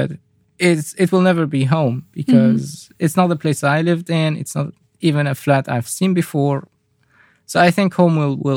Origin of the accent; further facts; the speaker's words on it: Syria; English is a second language; moved away; they don't live in the flat where I grew up back in Syria. In fact, they live in Istanbul.